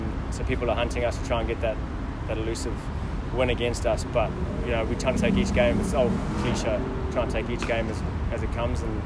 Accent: New Zealand; We've had to scrap, and, you know, being a Kiwi, we scrap all the time.

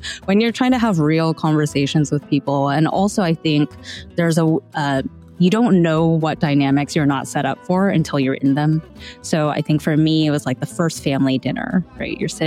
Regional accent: California, United States; I actually already had learned Spanish a long time ago because I grew up in California.

